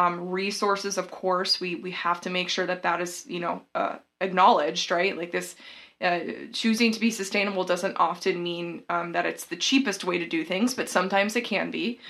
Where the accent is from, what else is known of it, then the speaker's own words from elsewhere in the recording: the South, United States; which I've always thought sounded weird because I'm from the South and nobody says